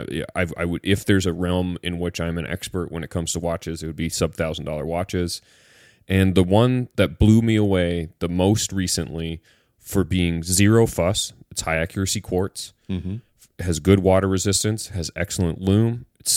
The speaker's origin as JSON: {"language": "English", "country": "Canada", "said": "the Marathon one kind of speaks to me as a Canadian"}